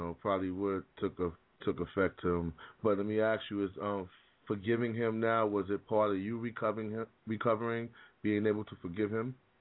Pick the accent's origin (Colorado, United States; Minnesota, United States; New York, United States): New York, United States; Harlem; I mean, I'm from Harlem, so a lot of, I can understand, I really relate to you, because where I come from, an addict, you know, it's common in everybody's family